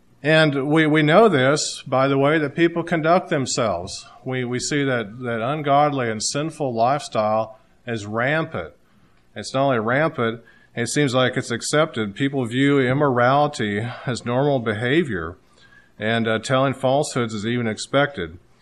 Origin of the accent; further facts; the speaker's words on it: Kansas, United States; I knew I grew up in Kansas, western Kansas, and it was a small town.